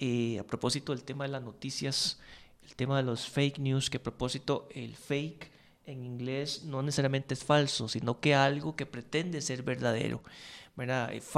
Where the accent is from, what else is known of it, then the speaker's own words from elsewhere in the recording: Curridabat, San José, Costa Rica; Yo soy de Curridabat. Los curridabatenses, cada 1 de agosto, la entrada a Curridabat se pone complicada